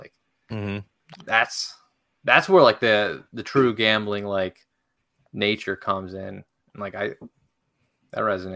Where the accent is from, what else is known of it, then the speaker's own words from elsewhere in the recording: Saratoga Springs, New York, United States; I'm from Saratoga Springs, New York, which is probably like the second biggest East Coast gambling place, I think, after AC.